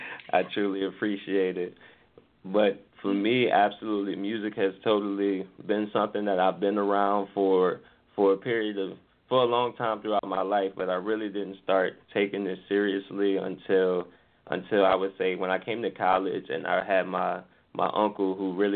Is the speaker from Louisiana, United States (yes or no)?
yes; New Orleans, Louisiana, United States; also born or lived in Mississippi; So born and raised in New Orleans, in that area, and I had been in the South my entire life.